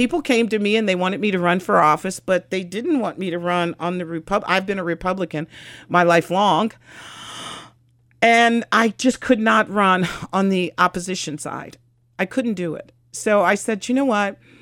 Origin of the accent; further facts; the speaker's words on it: Ohio, United States; I born and raised in District 11.